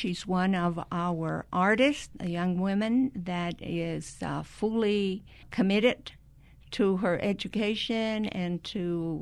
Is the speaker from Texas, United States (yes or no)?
yes; Dallas, Texas, United States; I mean, I come from the Metroplex, Dallas-Fort Worth, and have been in several cities